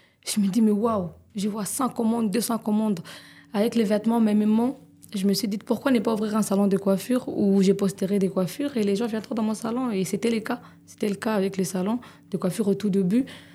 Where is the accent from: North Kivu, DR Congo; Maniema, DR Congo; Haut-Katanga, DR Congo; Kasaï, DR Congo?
North Kivu, DR Congo; Goma; moved away as an adult; now in Kinshasa, DR Congo; Je suis venue de Goma, je suis arrivée à Kinshasa pour faire la fac de médecine.